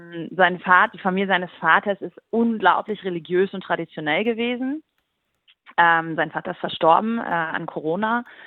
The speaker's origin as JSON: {"language": "German", "region": "East Germany", "country": "Germany", "said": "Und ich glaube, dass man als Deutsche, die ich ja bin, auch, wir sind quasi jetzt die dritte Generation nach zwei Diktaturen, also als Ostdeutsche."}